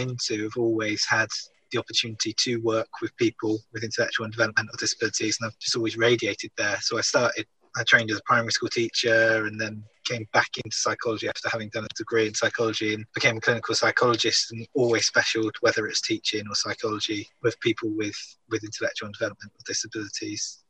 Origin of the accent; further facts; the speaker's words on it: Wells, South West England, United Kingdom; now in Nottingham, United Kingdom; And so I grew up in Wells in Somerset in the West Country, about a stone's throw from Glastonbury Festival and things.